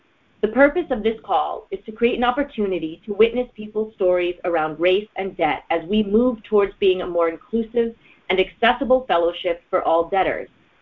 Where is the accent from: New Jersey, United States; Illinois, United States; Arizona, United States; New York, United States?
New York, United States; Brooklyn; I serve on the UUOC, and I am a debtor from Brooklyn, New York, on Muncie, Lenape, Canarsie land.